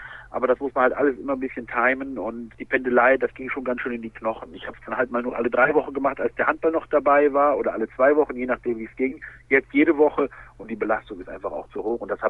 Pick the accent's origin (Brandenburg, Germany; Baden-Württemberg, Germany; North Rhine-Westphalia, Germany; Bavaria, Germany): North Rhine-Westphalia, Germany; Derschlag; Nichtsdestotrotz ist Derschlag meine Heimat. Ich habe dort Abitur gemacht, ich bin dort zum Kindergarten gegangen, ich bin quasi aufgewachsen. Ich habe dort auf dem Bolzplatz gespielt, den es heute gar nicht mehr gibt.